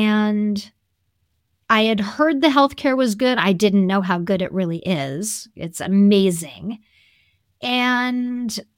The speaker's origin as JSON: {"language": "English", "country": "United States", "said": "And I know, being an American, that we have such a huge identity specifically."}